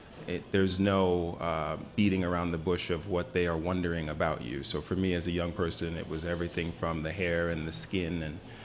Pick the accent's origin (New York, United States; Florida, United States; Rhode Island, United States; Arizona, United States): New York, United States; Staten Island; So for me, growing up in New York on Staten Island, two parents, Jamaica and the West Indies.